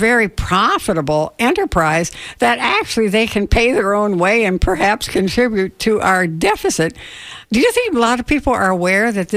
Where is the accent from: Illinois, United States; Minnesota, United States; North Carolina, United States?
Illinois, United States; I'm from Illinois, and some of really the richest, you know, farmland in the world, really, is in that whole Illinois, Iowa, that whole area.